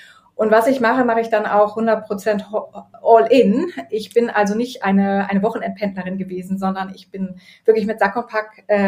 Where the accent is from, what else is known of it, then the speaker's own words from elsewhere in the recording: North Rhine-Westphalia, Germany; moved away as an adult; also born or lived in Nijmegen; now in Netherlands; ich bin am Niederrhein aufgewachsen. Und nach meinem Abitur hat es mich in die Niederlande verschlagen und habe dort in Nimwegen erst studiert